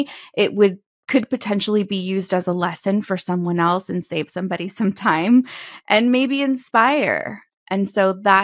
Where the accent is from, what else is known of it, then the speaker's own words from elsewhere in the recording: California, United States; I was on a flight back to my home state from Texas, headed to California to go quote unquote visit.